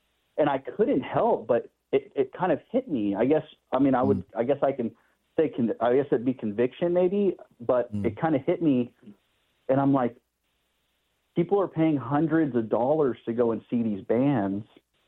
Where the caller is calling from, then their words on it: Tracy, California, United States; I'm calling from Tracy, California.